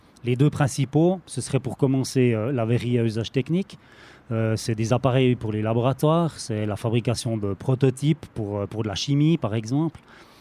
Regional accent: Neuchâtel, Switzerland; Je suis originaire de Neuchâtel

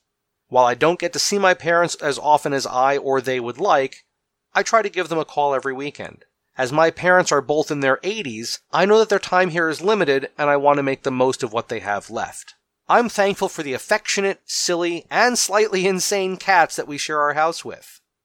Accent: United States; born there; I'm thankful that I was born in America.

